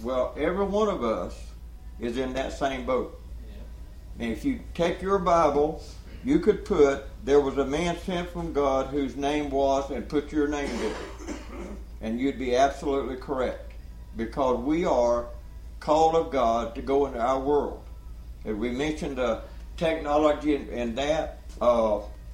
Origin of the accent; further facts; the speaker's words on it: Georgia, United States; I'm from South Georgia, so we didn't talk like that where I come from. But I grew up on the King James, still use it all the time